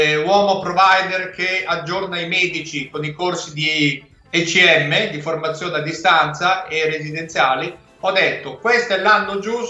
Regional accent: Milan, Lombardy, Italy; Io poi sono di Milano, nato e vissuto a Milano

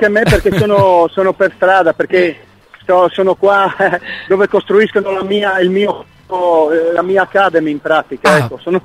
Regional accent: Savorgnano del Torre, Friuli-Venezia Giulia, Italy; Tutto questo in Friuli, vicino al mio paese, a Savorgnano del Torre, dove abita mio figlio, ecco.

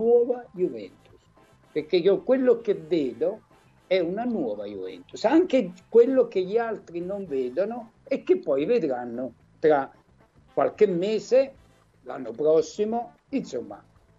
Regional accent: Salerno, Campania, Italy; io sono di Salerno

